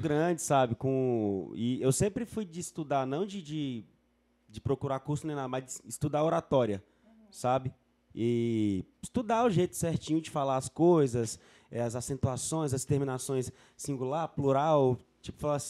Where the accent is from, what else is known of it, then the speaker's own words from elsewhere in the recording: Brasília, Federal District, Brazil; a gente é de Brasília. Sua mãe é baiana. Brasília, filho de baiano, morando em Goiânia.